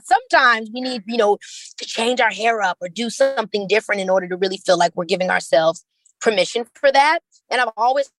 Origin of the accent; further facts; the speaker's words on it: Chicago, Illinois, United States; Well, I mean, as you know, coming from Chicago, the Great Migration, many of our mothers, grandmothers, grandfathers, and so on are all f